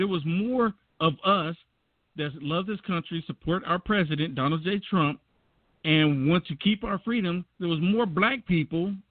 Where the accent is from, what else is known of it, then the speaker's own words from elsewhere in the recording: United States; I am a black male. I'm a black American. First, I'm just American, basically